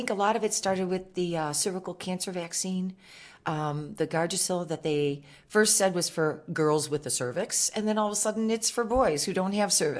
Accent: Michigan, United States; I'm from Michigan originally

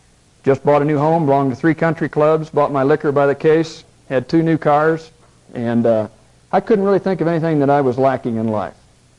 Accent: Lafayette, Indiana, United States; moved away as an adult; now in Atlanta, United States; If I talk funny, it's because I'm from Indiana originally. And when I got to Georgia, I did find that they talked a lot differently down there than what I was used to. In fact, I grew up in a town in Indiana called Lafayette, Indiana.

